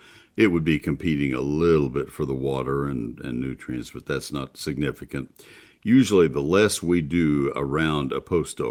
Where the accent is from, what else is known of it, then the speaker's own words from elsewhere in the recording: College Station, Texas, United States; I grew up in College Station, and I watched those post oaks.